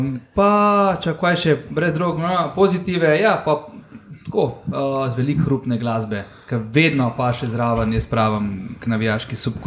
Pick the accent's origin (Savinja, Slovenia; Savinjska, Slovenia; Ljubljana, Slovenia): Ljubljana, Slovenia; Zato, ker sem bil pač mulc, zato, ker smo bili iz Ljubljane